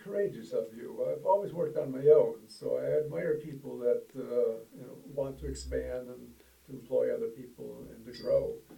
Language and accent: English; United States; moved away as an adult; now in Sweden; Well, I'm from the States originally, but I've lived here for all my adult life.